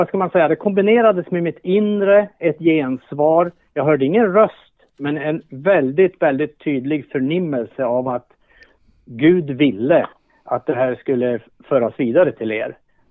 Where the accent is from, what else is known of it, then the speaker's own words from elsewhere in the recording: Västerbotten County, Sweden; Man börjar bli lite till åren. Och jag växte upp, kan man säga, i Västerbotten som väldigt, väldigt ung.